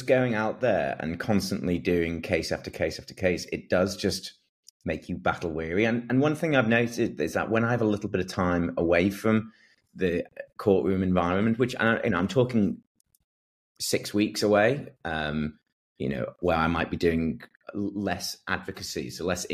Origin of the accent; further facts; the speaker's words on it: North West England, United Kingdom; accent: Scouse; I had a very Scouse accent at the time, which you might hear a little bit now. It's softened over time, but it was quite Scouse at the time.